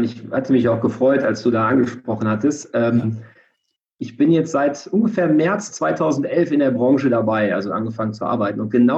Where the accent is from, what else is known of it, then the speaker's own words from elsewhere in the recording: North Rhine-Westphalia, Germany; born there; now in Frankfurt, Germany; 36 Jahre alt, komme gebürtig aus dem Rheinland zwischen Köln und Düsseldorf. Und lebe jetzt in Frankfurt mit meiner Partnerin, Freundin zusammen